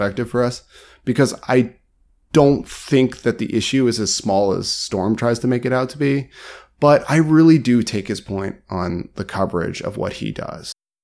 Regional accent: United States; As an American, that feels so wrong, right?

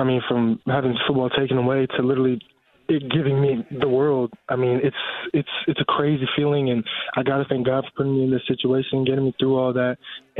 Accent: California, United States; I'm from California. We go the speed of the traffic.

